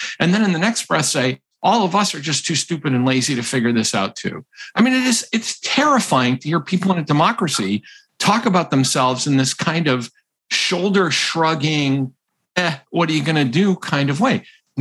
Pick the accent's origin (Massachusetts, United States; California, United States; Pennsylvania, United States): Massachusetts, United States; And I am from Massachusetts and live in Rhode Island.